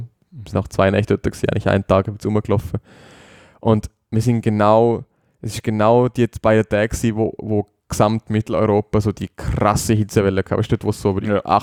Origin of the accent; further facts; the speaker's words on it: Liechtenstein; Als Liechtensteiner sowieso